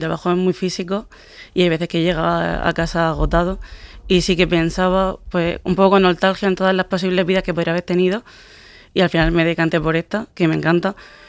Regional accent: Lorca, Region of Murcia, Spain; estoy en Madrid, me encanta. Y sí que es verdad que otro ritmo, que parece, por ejemplo, que bueno, yo soy de Lorca

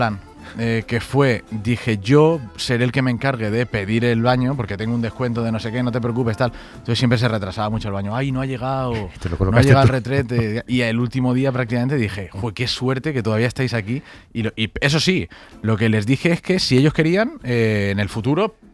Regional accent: Cala Millor, Balearic Islands, Spain; Yo soy de Calamillor.

